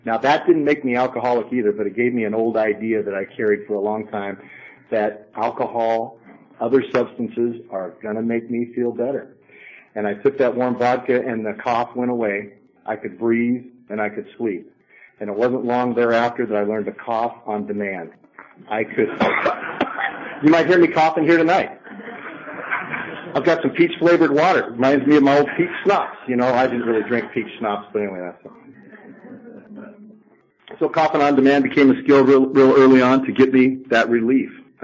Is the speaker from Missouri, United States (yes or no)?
no; San Jose, California, United States; born there; I was born on October 14th in 1952 in San Jose, California.